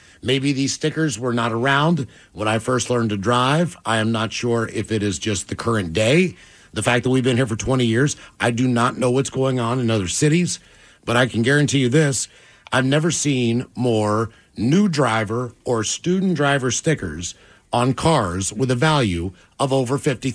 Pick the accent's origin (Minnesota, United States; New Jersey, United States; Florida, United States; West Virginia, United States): West Virginia, United States; As far as music goes, from my home state of West Virginia, I picked in my mind what I believe to be the greatest artist to ever come out of the state of West Virginia.